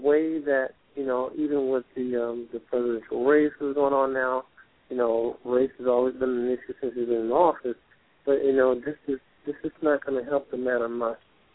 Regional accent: Alabama, United States; being that I'm a product of the South myself, growing up in Alabama

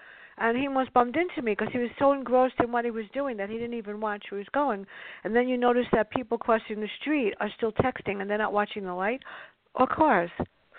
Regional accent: Bronx, New York, United States; I guess growing up in the Bronx, I learned that you have to keep your eyes and ears open.

